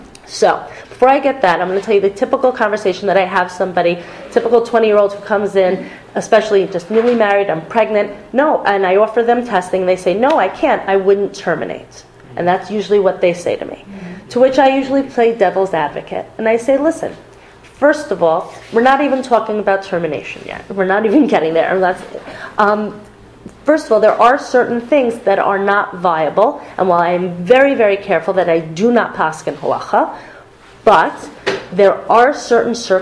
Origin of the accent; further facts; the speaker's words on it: New Jersey, United States; I mean, I grew up in New Jersey. They literally came to all the high schools and they test